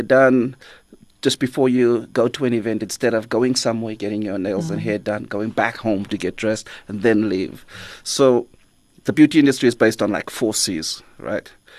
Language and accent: English; Cape Town, Western Cape, South Africa; also born or lived in Johannesburg; I moved from Joburg back to Cape Town, but I didn't want to live in the city.